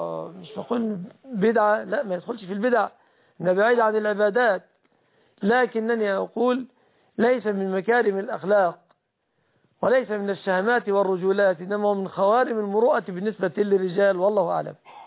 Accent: Egypt; بلادنا مصر

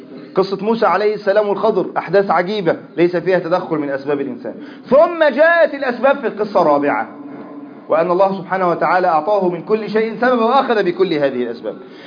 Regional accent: Egypt; اللهم اجعل بلدنا مصر بلدا أمانا، سخاء رخاء

